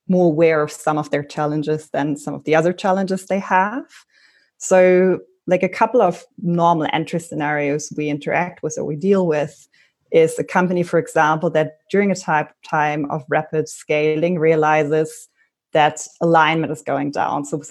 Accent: Berlin, Germany; I'm originally from Berlin.

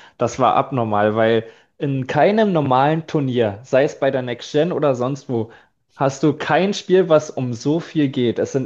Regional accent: Brandenburg, Germany; weil halt die Fahrten extrem weit sind für mich als Brandenburger.

